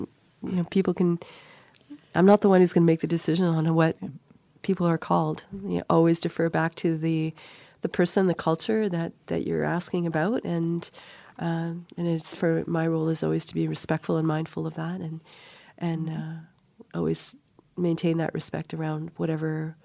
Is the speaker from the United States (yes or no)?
no; Montreal, Quebec, Canada; I'm originally from Montreal of Italian descent.